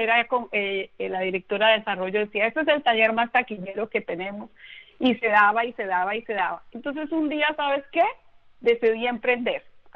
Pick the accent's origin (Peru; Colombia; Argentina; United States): Colombia; Bogotá; born there; yo soy colombiana de nacimiento, nací en Bogotá